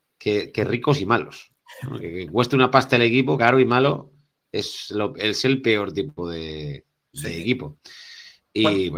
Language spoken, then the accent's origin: Spanish; Valencia, Valencian Community, Spain; repito, yo soy de Valencia, sé lo que es eso